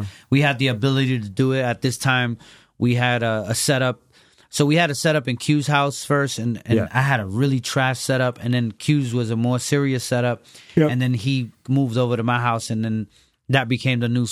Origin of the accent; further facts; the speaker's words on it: New York City, New York, United States; But I was from Bushwick, around a lot of bad negative influences.